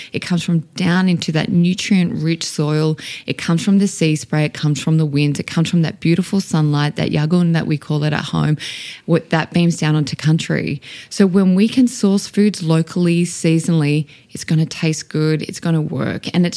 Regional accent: Australia; But what we fail to recognise as Australian is to do that in our very own backyards. And coming from the oldest civilization, the oldest surviving civilization on Earth, of course that makes us the oldest cooks.

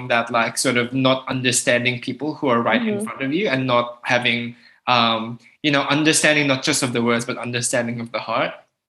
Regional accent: Philippines; now in Japan; I'm looking for representation of me as a Filipino person living in Japan or something along those lines.

